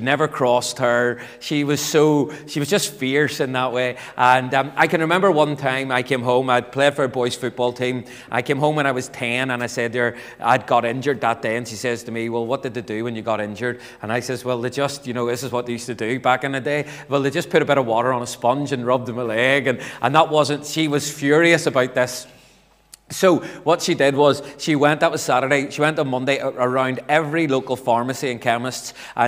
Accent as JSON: {"language": "English", "town": "Belfast", "region": "Northern Ireland", "country": "United Kingdom", "said": "Growing up, I'm from East Belfast"}